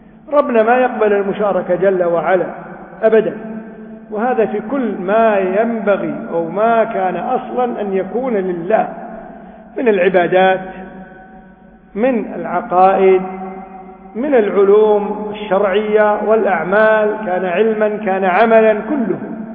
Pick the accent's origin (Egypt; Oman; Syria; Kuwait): Kuwait; عندنا في الكويت